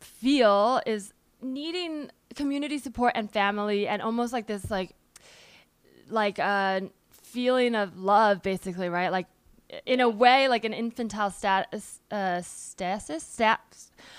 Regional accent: California, United States; I've talked about this on the pod a lot because I'm from the Bay

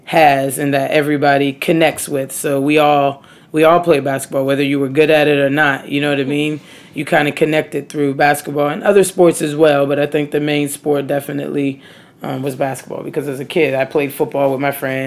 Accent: New York, United States; as a kid growing up in New York.

